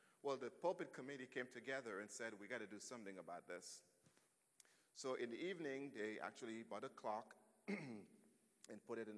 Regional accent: Dominica; You know, I grew up in the Caribbean, and we have a propensity to go on for quite a while.

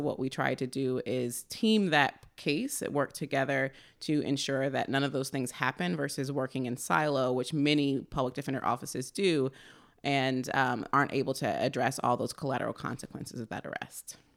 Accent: Baltimore, Maryland, United States; now in New York, United States; So I am all the way from New York, but I'm really from Baltimore.

